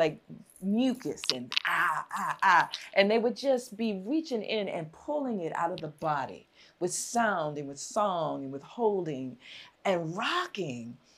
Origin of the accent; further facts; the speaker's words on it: Brooklyn, New York, United States; We grew up in Brooklyn. I am a crazy Brooklyn supremacist. I'm a big lover of New York.